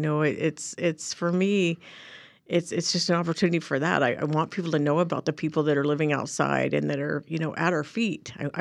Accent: Sacramento, California, United States; moved away as an adult; now in Ashland, United States; I grew up in Sacramento, and I came here to go to school, to go to SOSC back when it was Southern Oregon State College.

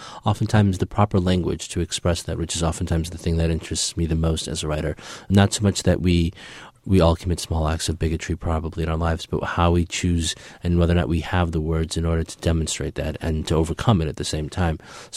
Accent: Peoria, Illinois, United States; also born or lived in Ethiopia; sort of loosely based on my own experiences of growing up in Peoria after leaving Ethiopia as a young child.

